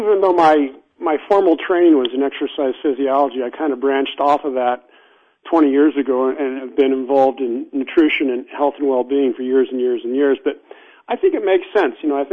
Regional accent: Nevada, United States; So I grew up in Nevada, and most of Nevada is deserts and sagebrush and pinyon juniper and shrubland.

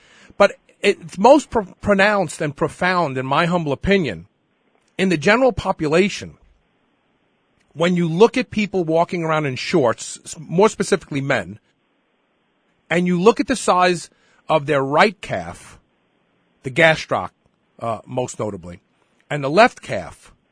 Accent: Queens, New York, United States; I worked at the racetrack when I was in high school growing up in Queens.

